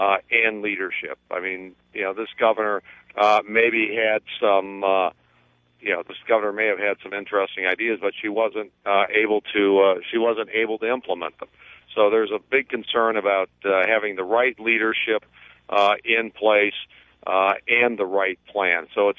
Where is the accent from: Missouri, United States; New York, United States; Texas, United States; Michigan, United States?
Michigan, United States; I'm glad that LG Chem decided to build their battery plant in Michigan and to build it in my hometown.